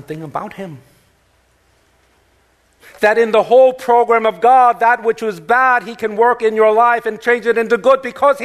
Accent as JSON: {"language": "English", "town": "Queens", "region": "New York", "country": "United States", "tie": "born or raised there", "said": "You know, I was raised in Corona, Queens. I was the only Asian in the school."}